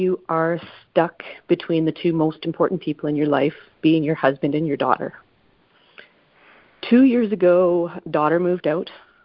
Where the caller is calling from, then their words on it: Calgary, Alberta, Canada; I'm calling from Calgary in Canada.